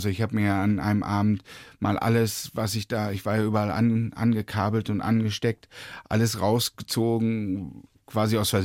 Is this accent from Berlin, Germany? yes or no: yes; Berlin, Germany; Na, ich bin ja in Ost-Berlin groß geworden